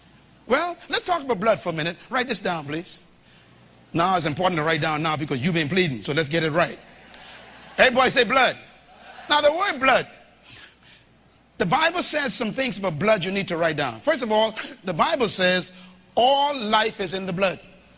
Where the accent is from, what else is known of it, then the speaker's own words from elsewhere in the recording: Baytown, Texas, United States; but I was brought up in Baytown.